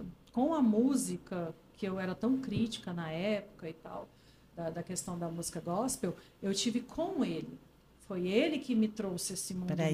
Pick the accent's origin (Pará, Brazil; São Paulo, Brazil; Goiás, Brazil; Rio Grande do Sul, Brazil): Goiás, Brazil; minha família, eu sou goiana. Todo final de semana a gente ia pra fazenda.